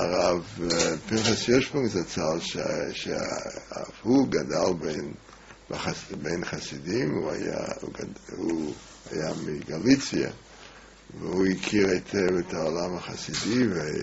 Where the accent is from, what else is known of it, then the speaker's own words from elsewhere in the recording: Montreal, Quebec, Canada; also born or lived in Baltimore / Charleston; now in Israel; אני נולדתי במונטריאול, בקנדה. ההורים היו מהגרים מרוסיה, והם הגיעו למונטריאול